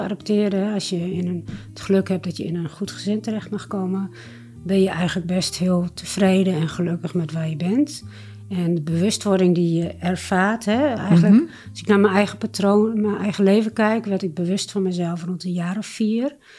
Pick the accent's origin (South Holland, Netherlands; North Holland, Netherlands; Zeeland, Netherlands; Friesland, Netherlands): Friesland, Netherlands; also born or lived in India; Ik ben geboren in India en door adoptie in Friesland opgegroeid.